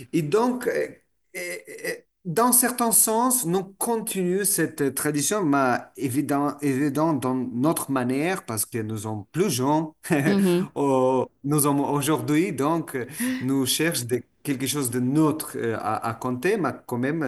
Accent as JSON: {"language": "French", "country": "Russia", "second_language": "French", "said": "le fait que je suis russe"}